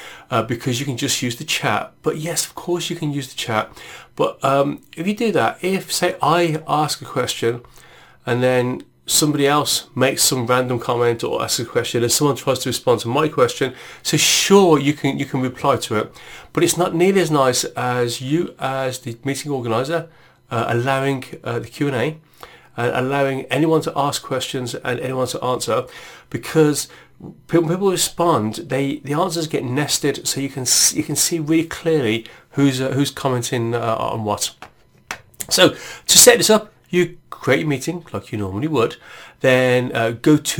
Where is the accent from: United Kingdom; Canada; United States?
United Kingdom; Midlands; I don't know whether it's my accent coming from the Midlands of in England